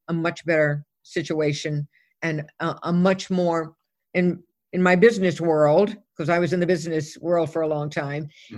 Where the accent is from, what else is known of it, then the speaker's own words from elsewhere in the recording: Texas, United States; I'm originally from Texas